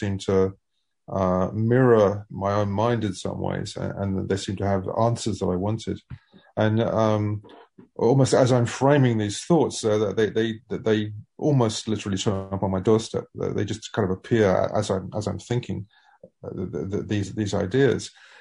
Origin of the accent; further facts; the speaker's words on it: United Kingdom; also born or lived in California, United States; We're both British. We might spend more time in the UK. I'm speaking to you from the UK right now. This feels like home, as it always has felt like home.